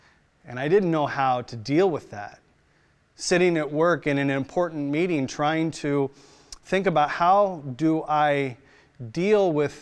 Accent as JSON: {"language": "English", "country": "United States", "lives_now": "Australia", "said": "as an expat American, they don't sell cream cheese frosting in the can here"}